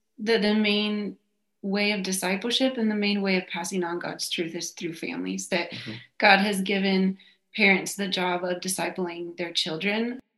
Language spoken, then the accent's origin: English; Spain; I grew up actually in Spain. My parents were missionaries, church planters.